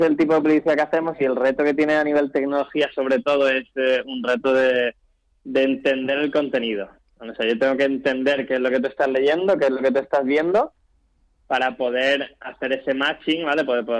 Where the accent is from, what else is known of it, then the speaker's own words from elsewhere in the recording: Málaga, Andalusia, Spain; now in Madrid, Spain; pues yo soy de Málaga, me vine a Madrid cuando empecé a trabajar